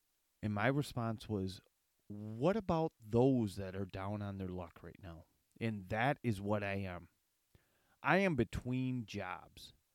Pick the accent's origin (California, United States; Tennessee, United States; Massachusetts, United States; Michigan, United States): Michigan, United States; Saginaw Township; I grew up in, quote-unquote, Saginaw, Michigan. I grew up in Saginaw Township, Michigan.